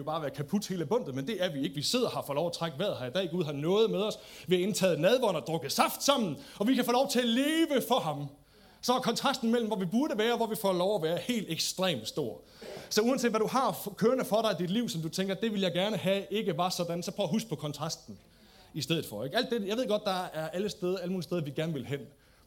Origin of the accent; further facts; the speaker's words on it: Nykøbing Mors, North Denmark Region, Denmark; born there; kommer fra en lille skodby. Jeg er født i Nykøbing Mors